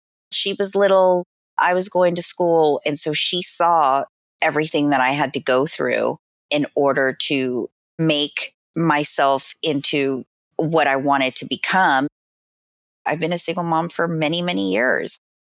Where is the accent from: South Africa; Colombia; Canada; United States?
United States; Los Angeles, California; I am born and raised in Los Angeles. I went to school here. I raised my daughter here. So I am a true Angeleno.